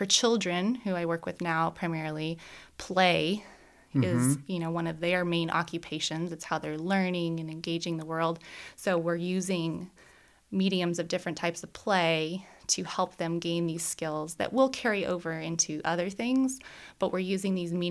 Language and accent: English; Phoenix, Arizona, United States; I was born and raised here in Phoenix, and I get to now worship in a community that's like a mile and a half from the hospital where I was born.